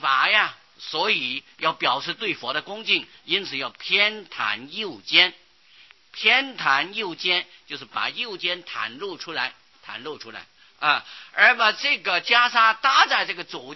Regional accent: China; 那么没有像我们中国人啊，里面还有短衫长衫啊海青啊，还没有这些啊

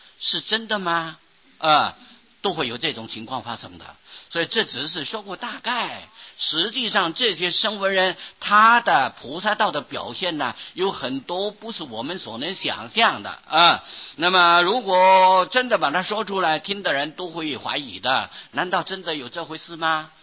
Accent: Taiwan; 有像我们台湾人从前取名字阿高阿猫

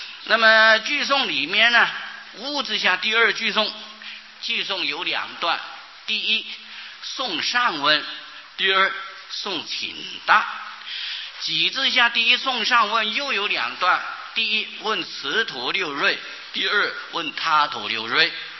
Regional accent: China; 这个鸠摩罗什他懂得我们中国人喜欢简略

